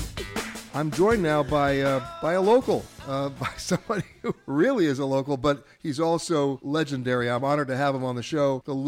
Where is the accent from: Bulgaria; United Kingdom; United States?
United States; New York; When I was growing up in New York, I did not go skiing.